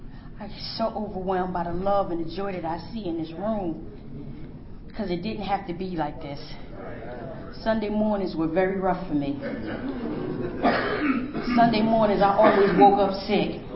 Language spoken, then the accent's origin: English; Newark, New Jersey, United States; now in Woodbridge, United States; I live in Woodbridge, Virginia. Little itty bitty small town. I migrated there by way of Newark, New Jersey. That's my home. That's where I come from.